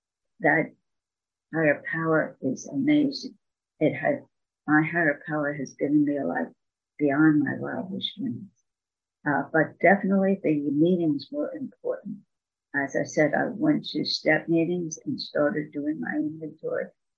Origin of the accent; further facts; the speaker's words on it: New Jersey, United States; moved away as an adult; also born or lived in Delaware / Michigan; I grew up in South New Jersey in Philadelphia area. And we have moved to Delaware, and then we moved to Michigan, the Detroit area.